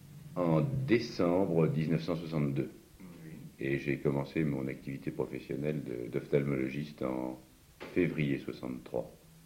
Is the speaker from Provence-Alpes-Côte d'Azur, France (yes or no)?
no; Amiens, Hauts-de-France, France; Je suis originaire d'Amiens, dans la Somme, et c'est une ville que je trouvais grise